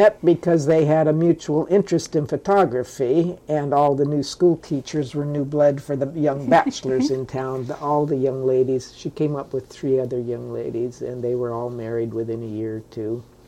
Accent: Skagway, Alaska, United States; also born or lived in Seattle, Washington; Actually, I was born in Seattle, Washington, because the Army owned the town, and they were not having a pregnant woman in Skagway, and she had to leave. I moved to Skagway in April of 1945 when I was about 4 months old.

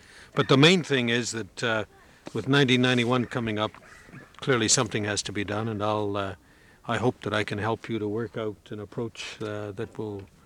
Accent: Canada; I come from Canada, but they asked me to come because they wanted somebody from outside Alaska.

